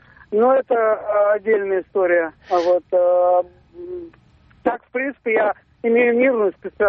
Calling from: Toronto, Ontario, Canada; Из Торонто.

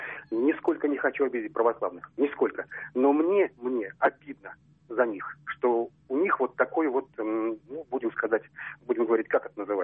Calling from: Kazan, Tatarstan, Russia

